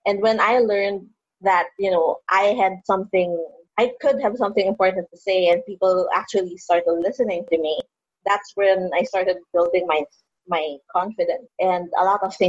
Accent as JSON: {"language": "English", "town": "Manila", "region": "Metro Manila", "country": "Philippines", "tie": "born or raised there", "said": "as a teenager growing up in Manila."}